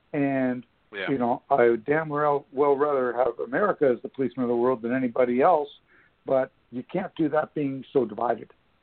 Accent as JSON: {"language": "English", "country": "Canada", "said": "and I'm a Canadian, but it's ditto for Canada as well."}